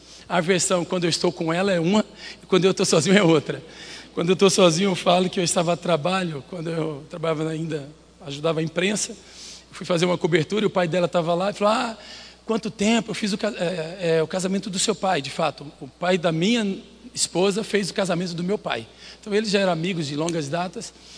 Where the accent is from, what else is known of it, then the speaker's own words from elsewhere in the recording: Bahia, Brazil; Eu já morava em Brasília nessa época e eu falei, olá maninha, eu sou baiano, eu falo maninha